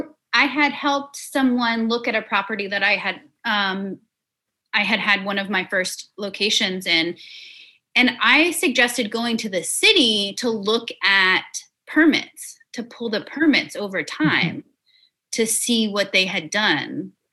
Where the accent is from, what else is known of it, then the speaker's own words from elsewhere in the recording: Lafayette, Louisiana, United States; I'm from originally from Lafayette. I've gone through a lot of storms